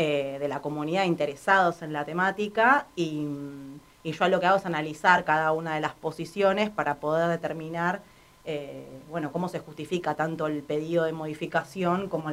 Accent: La Matanza, Buenos Aires Province, Argentina; now in Buenos Aires, Argentina; Yo, si bien me crié en la Matanza, soy del conurbano bonaerense.

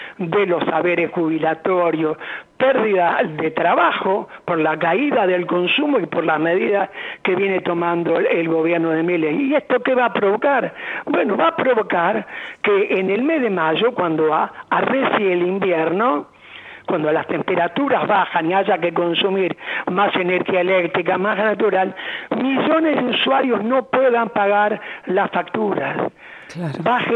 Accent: Argentina; siendo que Argentina es productora de gas y los argentinos tenemos que pagar el gas mucho más caro

